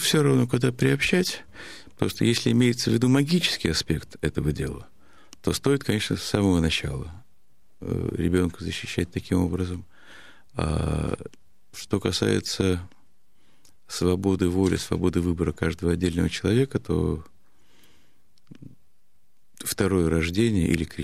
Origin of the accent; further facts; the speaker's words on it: Russia; я родился русским в России и полностью снабжен русской культурой